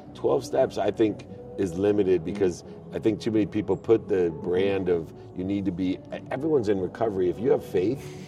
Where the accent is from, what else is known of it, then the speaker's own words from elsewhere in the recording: Akron, Ohio, United States; born there; And I was born in Akron, Ohio.